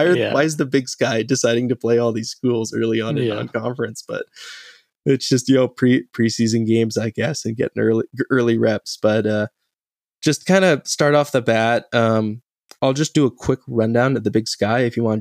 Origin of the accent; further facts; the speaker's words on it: Portland, Oregon, United States; Man, growing up in Portland, I hated their, like, hate's a strong word.